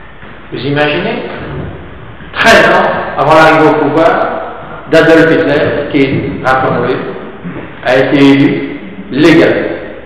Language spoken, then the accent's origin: French; Brittany, France; Mais non, je ne suis pas Vendéen, je suis breton.